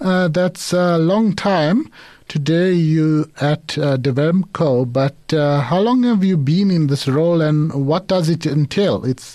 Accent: Durban, KwaZulu-Natal, South Africa; I'm actually formerly from Durban, so I know the area quite well.

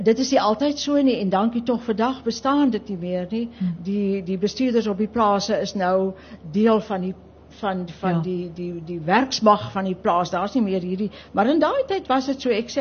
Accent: Worcester, Western Cape, South Africa; Ek het op in die Skerpenheuvel distrik groot geword in Woester. En ons het in die dorpskool gegaan, maar ons het ons vrye tyd op die plaas deurgebring.

